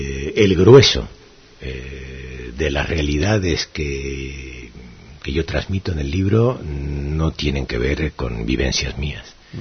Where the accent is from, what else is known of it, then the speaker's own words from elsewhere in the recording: Tangier, Tanger-Tetouan-Al Hoceima, Morocco; moved away; mi infancia en Tánger me ha marcado tremendamente.